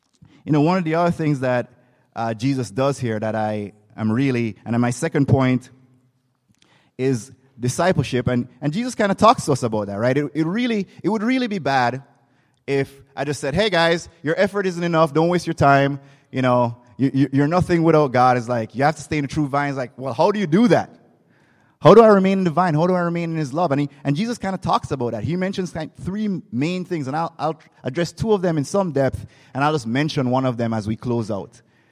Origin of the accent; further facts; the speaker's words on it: Jamaica; I grew up in Jamaica. I'm fine. And actually, in Jamaica